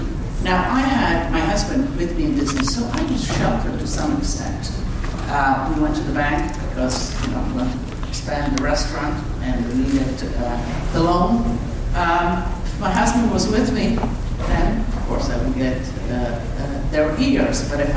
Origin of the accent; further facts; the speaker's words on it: Istria County, Croatia; also born or lived in Italy; now in United States; you see, I come from Istria. I was born in Istria. Istria is no longer Italy.